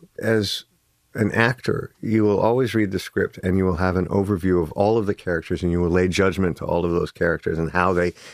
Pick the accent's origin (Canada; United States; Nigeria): Canada; my father being Canadian, I'm a Canadian as well